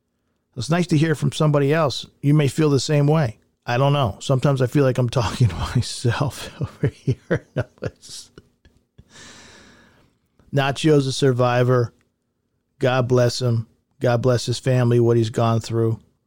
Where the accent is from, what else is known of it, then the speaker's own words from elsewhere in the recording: Ireland; Except I'm Irish, so I apologize, but I'm Irish.